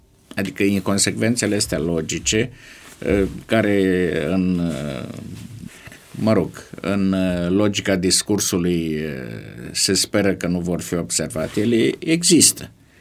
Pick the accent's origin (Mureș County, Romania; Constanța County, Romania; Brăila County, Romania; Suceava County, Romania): Suceava County, Romania; Suceava; Eu sunt sucevean.